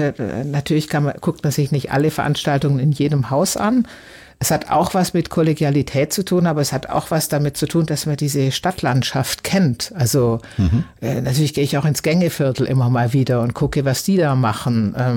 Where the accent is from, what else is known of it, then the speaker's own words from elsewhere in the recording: South Germany, Germany; now in Hamburg, Germany; Oder ich komme ja auch aus Süddeutschland und liebe auch die mediterranen Länder